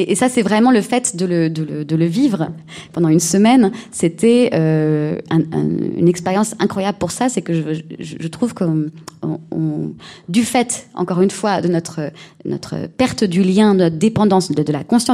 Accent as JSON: {"language": "French", "town": "Viols-le-Fort", "region": "Occitanie", "country": "France", "said": "Moi, je viens de Viol-le-Fort, et je ne sais pas, en plus on est dans un territoire extrêmement aride"}